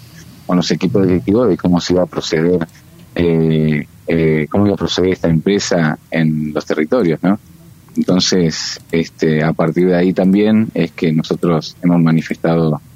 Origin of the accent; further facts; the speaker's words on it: Isla del Ibicuí, Entre Ríos, Argentina; En mi caso, yo soy de Isla del Ibicuí